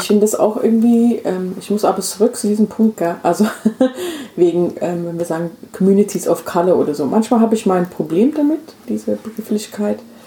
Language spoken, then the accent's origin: German; England, United Kingdom; ich bin in England aufgewachsen, ja, und ich war wirklich in einer working class Viertel und also da habe ich gelebt und gewohnt